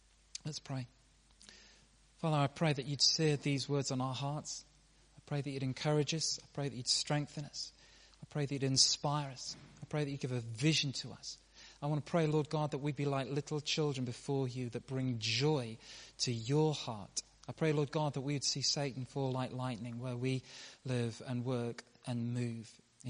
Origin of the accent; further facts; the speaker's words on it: Nigeria; born there; where I come from, where I was born in Nigeria